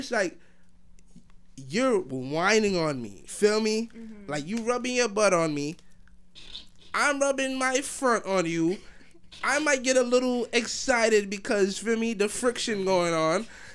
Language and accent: English; Jamaica; As a Jamaican man, I take pride in my dancing. You feel me? I take pride in my dancing as a Jamaican man.